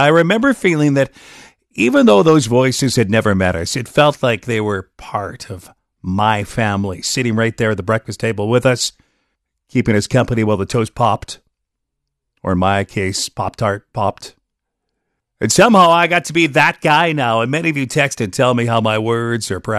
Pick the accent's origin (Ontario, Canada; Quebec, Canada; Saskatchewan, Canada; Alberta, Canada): Saskatchewan, Canada; Regina; And when I was a kid growing up in Rosemont, that same radio sat on top of the bread box.